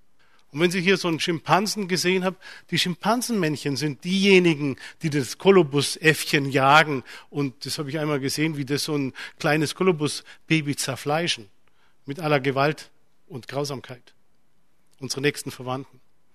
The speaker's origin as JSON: {"language": "German", "region": "Bavaria", "country": "Germany", "said": "In Bayern, meinem Heimatland, überfällt man mit großem Vergnügen das nächste Dorf"}